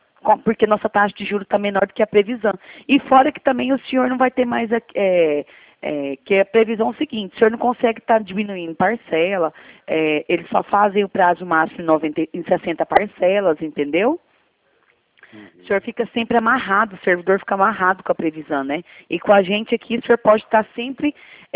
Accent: Goiânia, Goiás, Brazil; Eu sou de Goiânia, só que eu tenho vários clientes aí em Anápolis.

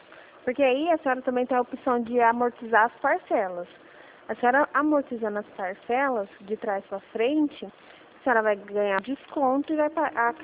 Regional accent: Rio Claro, São Paulo, Brazil; A cidade? Rio Claro.

